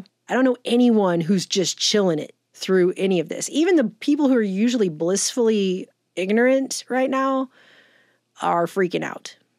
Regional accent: United States; As an American, I think this is disgusting and stupid.

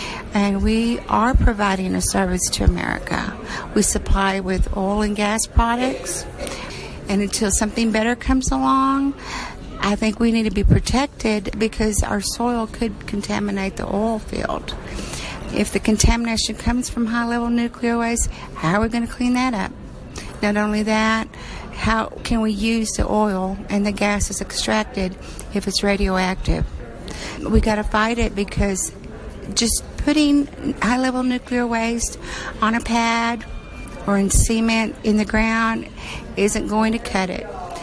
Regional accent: Eunice, New Mexico, United States; I am from Yunis, New Mexico.

